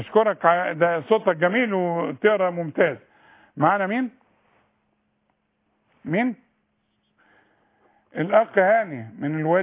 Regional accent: Sharqia Governorate, Egypt; انا بقى من الشرقيه وامي من الشرقيه وابويا من الشرقيه

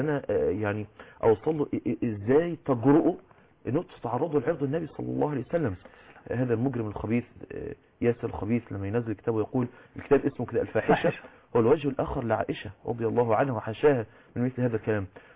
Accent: Egypt; يأتي زي المأذون مثلا عندنا في مصر

